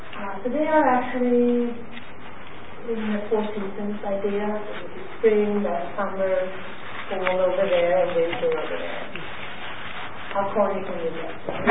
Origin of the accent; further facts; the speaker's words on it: Uppsala, Uppsala County, Sweden; also born or lived in Linköping / India; now in New York, United States; I was born in Linköping, Sweden, which is near Gothenburg. I grew up in Uppsala. And after that, I've lived in India and in New York since 1969.